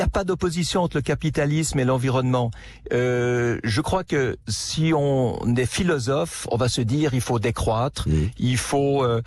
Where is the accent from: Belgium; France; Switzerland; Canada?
Switzerland; Mais parce que je suis suisse